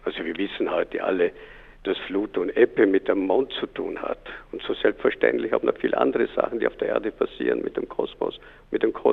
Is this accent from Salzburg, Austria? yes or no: no; Vorarlberg, Austria; also born or lived in Switzerland; Ich bin in Vorarlberg in der Nähe von Feldkirch aufgewachsen, habe dann einen Teil meiner Jugend in der Schweiz verbracht